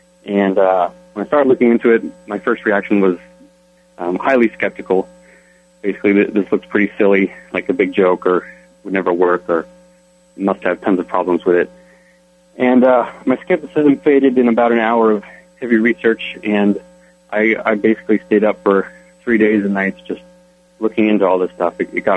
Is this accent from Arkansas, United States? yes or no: no; Colorado, United States; moved away as an adult; now in Dubai, United Arab Emirates; I'm not originally from Dubai. I'm from Colorado, but I moved to Dubai right after college